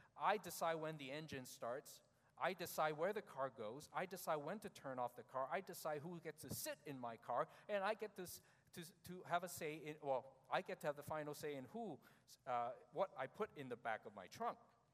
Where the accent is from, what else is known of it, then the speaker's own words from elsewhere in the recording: Canada; We have the responsibility also as Canadian citizens to protect our country when there are countries that want to attack us, whether politically, whether economically, whether militarily. Canadians have the duty to protect our land.